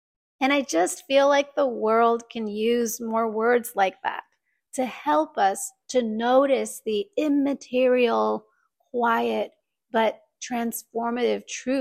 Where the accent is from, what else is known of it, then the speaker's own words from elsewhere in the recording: Japan; this is a standout difference because I was born and raised in Japan, and Japanese culture is quite the opposite, right?